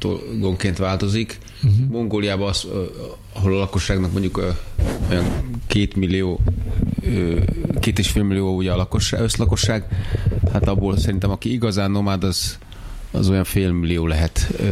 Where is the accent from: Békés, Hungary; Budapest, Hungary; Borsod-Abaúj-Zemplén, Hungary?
Budapest, Hungary; ugye én budai gyerek vagyok